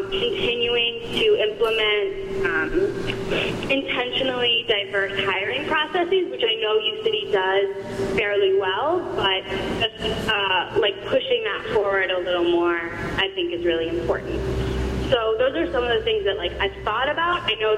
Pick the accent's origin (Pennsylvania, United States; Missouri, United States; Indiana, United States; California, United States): Missouri, United States; University City; As most of you probably know, I grew up in University City, spent my whole life there, other than college, and I just moved back.